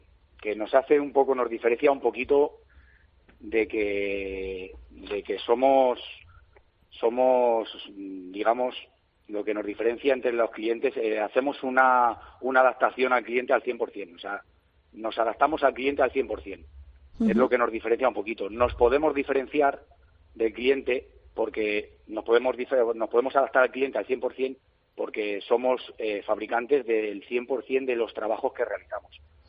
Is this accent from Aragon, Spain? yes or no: no; Segovia, Castile and León, Spain; also born or lived in Madrid; Bueno, principalmente se ha elegido Segovia porque soy de Segovia, soy segoviano. Mi vida está hecha en Segovia, trabajo, siempre he estado en Segovia. Bueno, quitando la época que me fui a Madrid a trabajar, a una empresa para realizar rótulos, mi vida está en Segovia